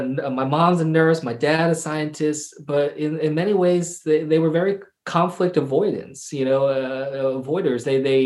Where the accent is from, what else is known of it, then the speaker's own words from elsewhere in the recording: New Jersey, United States; I kept telling him I'm a New Jersey boy.